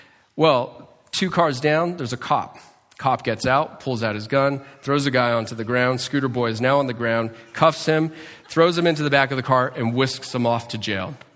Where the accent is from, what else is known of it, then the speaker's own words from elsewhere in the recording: New Mexico, United States; North Valley will always be better than the South Valley. I'm from the North Valley, so I can say that.